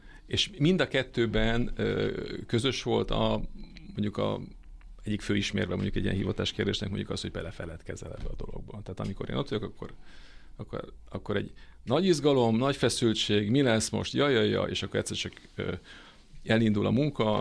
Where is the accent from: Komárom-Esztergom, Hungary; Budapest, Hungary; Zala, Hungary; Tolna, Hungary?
Komárom-Esztergom, Hungary; Tata; én tatai vagyok egyébként, és Tatabányára jártam gimnáziumba